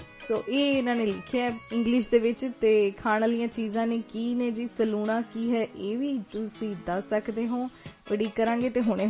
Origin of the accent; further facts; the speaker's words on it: Punjab, India; moved away as an adult; ਅਸੀਂ ਜੋ ਪੰਜਾਬ ਤੋਂ ਜੰਮ ਪਲ ਕੇ ਵੱਡੇ ਹੋ ਕੇ ਵਿਦੇਸ਼ਾਂ ਦੇ ਵਿੱਚ ਆਏ ਹਾਂ